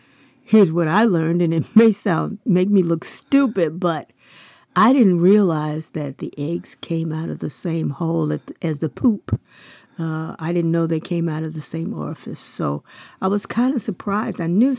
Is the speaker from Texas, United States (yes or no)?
no; California, United States; also born or lived in Chicago; Well, I'm a city girl. I was born in Chicago and raised in California.